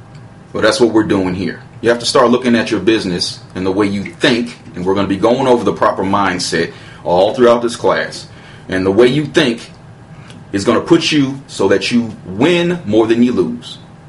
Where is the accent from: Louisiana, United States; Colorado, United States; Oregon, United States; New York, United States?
Colorado, United States; moved away; So I moved out here to Georgia